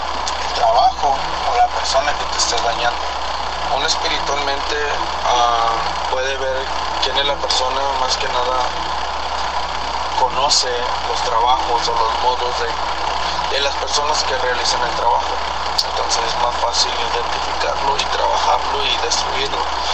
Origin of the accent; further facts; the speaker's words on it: Tamaulipas, Mexico; now in United States; yo radico acá en Estados Unidos. Okay, pero originalmente yo crecí en Tamaulipas, ahí en una ciudad muy pequeña.